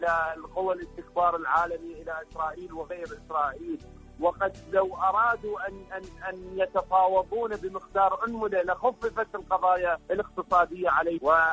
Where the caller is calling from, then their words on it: Iraq; من العراق